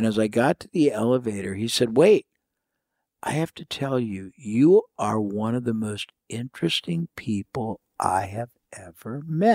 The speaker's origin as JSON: {"language": "English", "country": "United States", "said": "I told him 2 things, that I was from the United States, and I was here on business."}